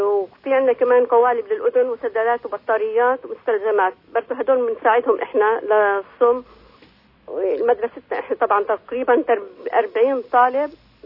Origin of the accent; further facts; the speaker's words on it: Gaza, Gaza Strip, Palestine; إحنا كانوا جينا من غزة على فكرة